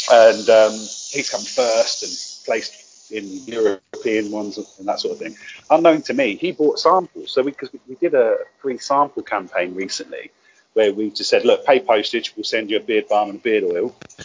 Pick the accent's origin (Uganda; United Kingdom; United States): United Kingdom; Cambridge, East of England; I was like … from Cambridge.